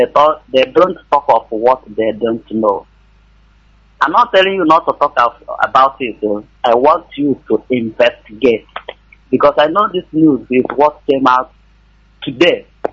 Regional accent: Enugu State, Nigeria; I'm from Enugu State.

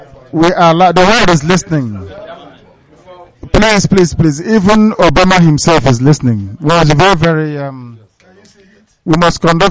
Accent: Abia, Nigeria; Omodoma, Etitina, Abuisiama, Faruku, Ibeku.

